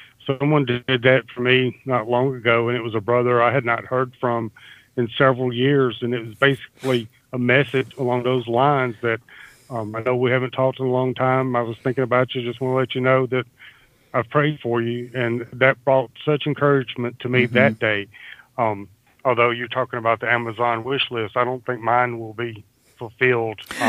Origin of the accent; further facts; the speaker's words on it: the South, United States; accent: Southern; And some of you like my Southern accent. Some of you despise it. I can't do anything about that. It's just hardwired into who I am